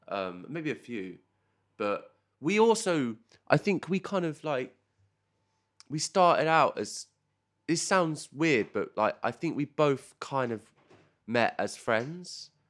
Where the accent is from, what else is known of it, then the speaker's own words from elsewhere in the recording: Chichester, South East England, United Kingdom; No, I'm from Chichester.